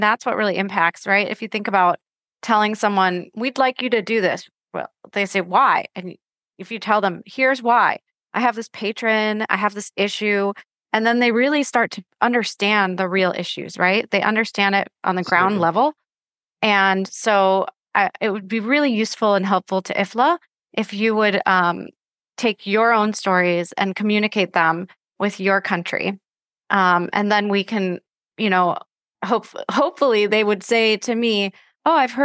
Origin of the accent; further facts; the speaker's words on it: United States; So, you know, for me, I'm from the United States.